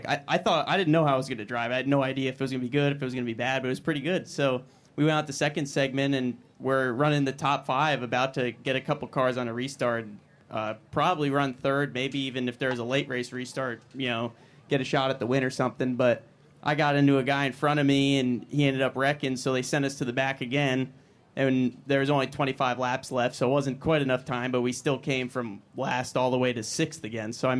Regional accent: Ridgefield, Connecticut, United States; Yeah, so I'm from Ridgefield, Connecticut originally. So I still live there, but I'm down here most of the time for the race season.

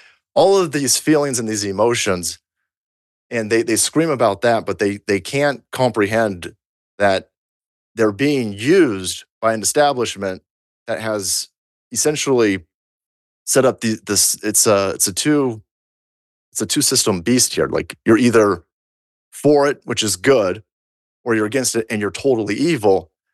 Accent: California, United States; I grew up in the Bay Area, raised by a very liberal mom.

